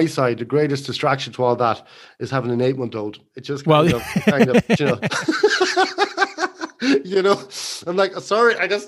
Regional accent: Leinster, Ireland; we're living in Meath and, close to my hometown.

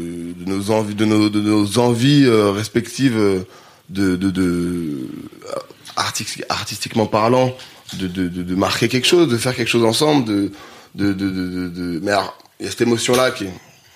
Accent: Grenoble, Auvergne-Rhône-Alpes, France; j'ai 800 cultures, j'ai grandi à Grenoble, je vais tout le temps au stage, j'adore le Canada

